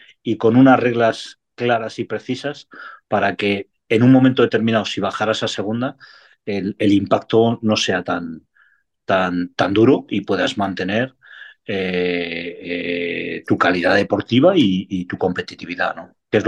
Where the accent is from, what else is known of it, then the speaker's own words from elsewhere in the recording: Madrid, Community of Madrid, Spain; born there; now in Cádiz, Spain; Yo que soy madrileño de nacimiento, andaluz de adopción y gaditano de la última escala de la que puedo